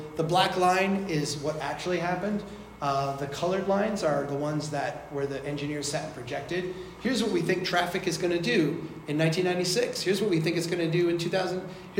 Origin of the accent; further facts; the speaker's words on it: Minnesota, United States; now in Florida, United States; I'm from Minnesota, also very flat